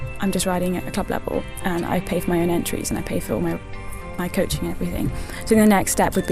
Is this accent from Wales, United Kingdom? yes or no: yes; Cardiff, Wales, United Kingdom; I'm from Cardiff and I'm 23.